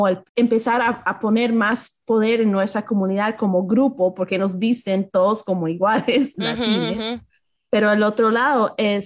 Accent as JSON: {"language": "Spanish", "country": "United States", "tie": "born or raised there", "said": "yo no tengo como raíces particulares por haber nacido, crecido aquí en los Estados Unidos, muy lejos de comunidad de mi país de origen"}